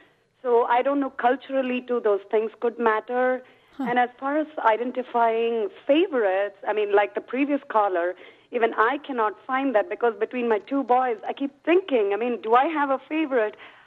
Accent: India; I come from a different culture altogether. I come from India

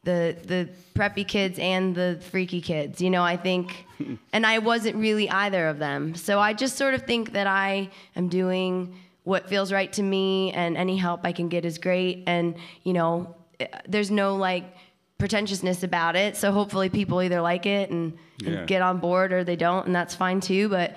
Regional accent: Rock Island, Illinois, United States; I lived in L.A. for 5 years. You know, I grew up in the Midwest, in Rock Island, Illinois, and traveled a bit, and then, you know, went to Hollywood

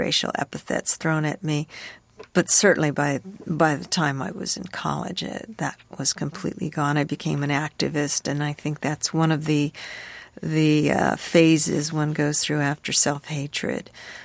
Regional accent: United States; Well, that is my ambiguity. I'm American, and I'm also Chinese.

